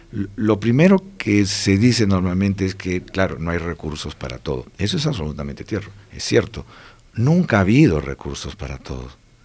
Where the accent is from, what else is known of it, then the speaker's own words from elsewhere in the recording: Colombia; Yo que vengo de Colombia, en Colombia por la violencia han habido como 6 millones de desplazados internos